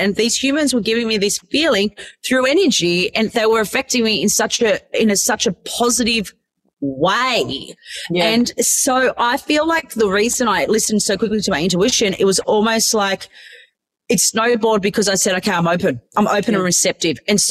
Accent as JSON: {"language": "English", "country": "Australia", "tie": "born or raised there", "also_born_or_lived": "Croatia", "said": "even though I lived in Australia and I'm Australian, but I was born in Croatia"}